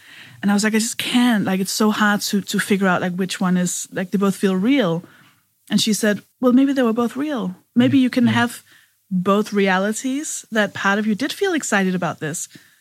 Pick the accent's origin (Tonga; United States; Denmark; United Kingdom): Denmark; because I'm from Denmark